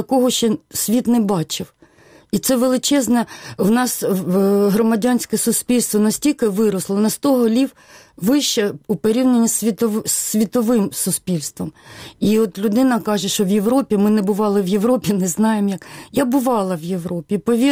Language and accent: Ukrainian; Donbas, Ukraine; я, скажімо, уродженка Донбасу, я знаю, що шахтарі завжди заробляли набагато більше, ніж мої батьки-лікарі.